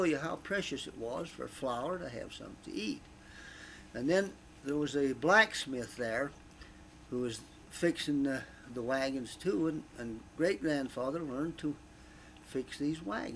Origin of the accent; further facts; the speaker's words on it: Manti, Utah, United States; born there; I am 78 years old. I was born in Manti, Utah.